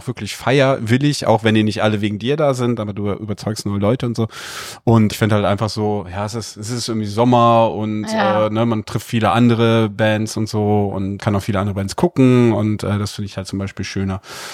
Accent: Cologne, North Rhine-Westphalia, Germany; man kommt so als Kölner, ne, also so gerade wir hier in Köln

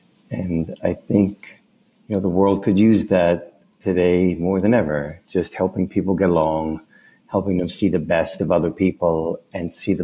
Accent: New York City, New York, United States; So where I grew up in the Bronx in New York City, almost no one went to college. Almost no one had a passport.

